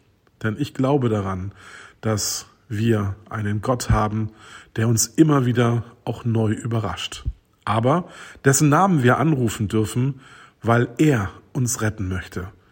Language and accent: German; Berlin, Germany; Und ich als Berliner und als Fan, hab da auch ganz schön gezittert.